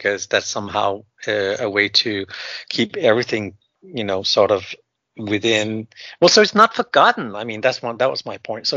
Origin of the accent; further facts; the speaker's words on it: Denmark; English is a second language; I was born and raised in Denmark. I have a middle name that's Norwegian. So we do have ties to Norway. So we're sort of a Norwegian Danish family. So it doesn't get more Scandinavian than that.